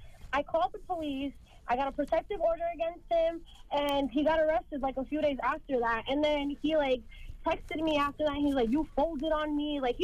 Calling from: White Plains, New York, United States; I'm calling from White Plains.

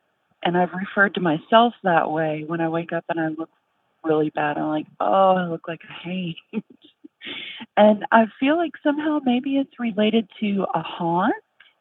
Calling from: Danville, Kentucky, United States; I'm calling from Danville, Kentucky.

